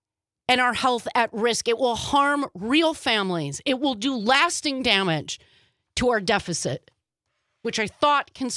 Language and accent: English; Wisconsin, United States; as a human being, as an American, I know that we express our values as Wisconsinites, as Americans